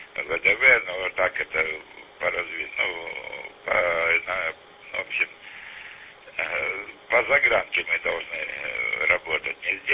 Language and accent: Russian; Barnaul, Altai Krai, Russia; алтайский, просто здесь уже куда папа, туда и я ездил, вот, барнаульский, алтайский, как говорится, ну, станцию Стагненко, Барнаул, сам бывший россиянин